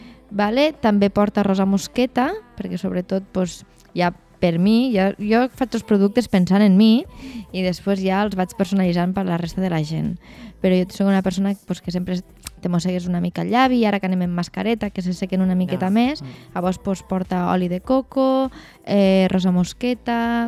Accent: Amposta, Catalonia, Spain; Sí, soc d'Amposta.

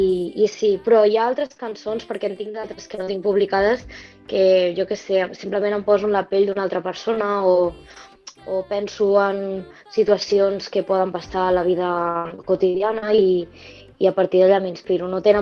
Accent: Tarragona, Catalonia, Spain; Doncs jo vinc de Tarragona i des de molt petit he estudiat...

